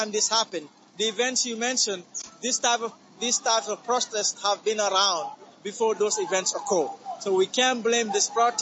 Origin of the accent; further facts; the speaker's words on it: Gambia; accent: Gambian; My accent is from Gambia in West Africa.